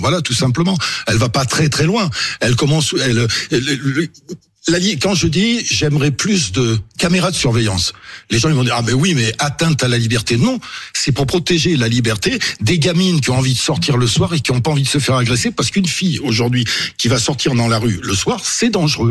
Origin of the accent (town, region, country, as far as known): Nouvelle-Aquitaine, France; born there